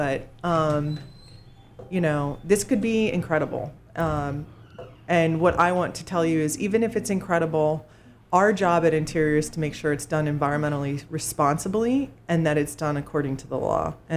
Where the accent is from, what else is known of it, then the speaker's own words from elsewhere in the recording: Phoenixville, Pennsylvania, United States; born there; Pennsylvania. I was born in Phoenixville, so a small town.